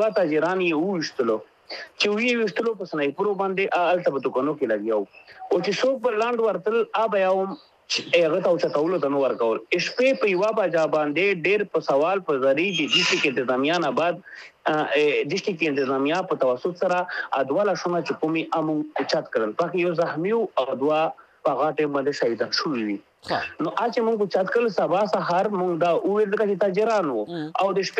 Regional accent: Pakistan

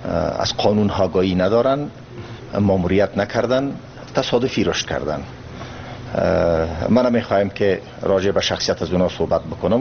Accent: Afghanistan; ما افغانستان کشورم است، وطنم است

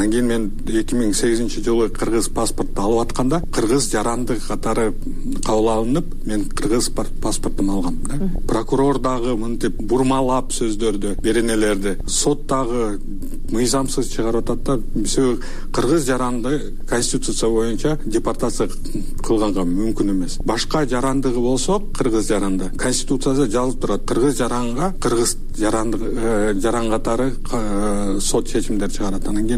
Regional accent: Osh, Osh Region, Kyrgyzstan; born there; Мен болсо төрөлгөндө Кыргызстанда, Ош шаарында төрөлгөм. 91 жылы Кыргызстан эгемендүүлүк алганда мен Кыргызстандын жараны болчумун. Кичинекей болсом дагы Кыргызстандын жараны болчумун.

